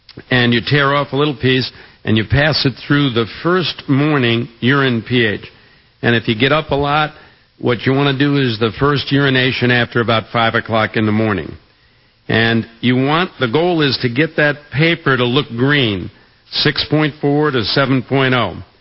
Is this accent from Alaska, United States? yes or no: no; Valley Stream, New York, United States; when I grew up back there, I grew up in Valley Stream.